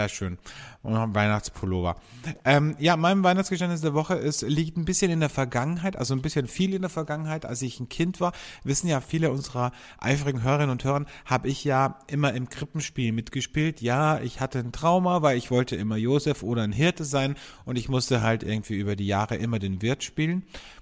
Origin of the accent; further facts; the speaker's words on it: Austria; bei uns in Österreich